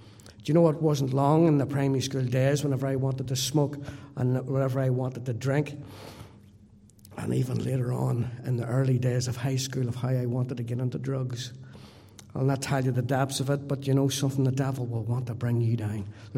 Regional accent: Donaghcloney, Northern Ireland, United Kingdom; But I was brought up in Donnacloney. It's a little village. It's one of them places where everybody knew everybody.

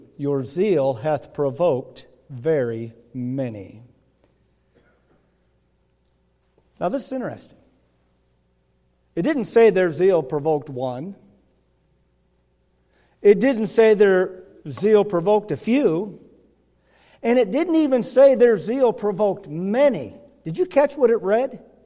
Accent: Michigan, United States; My hometown's Michigan.

